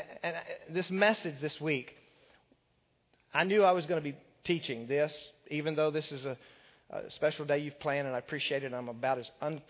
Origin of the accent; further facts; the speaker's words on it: Texas, United States; I was born from West Texas dirt. Okay, it's where I came from, you know, dirt road and a 10-roof house.